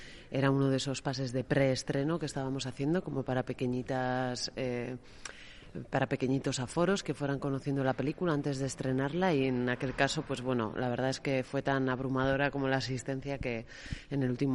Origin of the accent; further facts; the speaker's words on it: Llodio, Basque Country, Spain; una gran parte del film ha sido rodado en Llodio, que es de donde soy